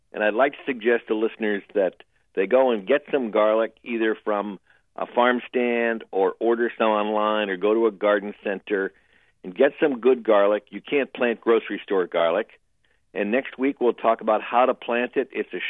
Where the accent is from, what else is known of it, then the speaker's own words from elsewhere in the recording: Connecticut, United States; I grew up in Connecticut, and we had a nice patch of woods behind the house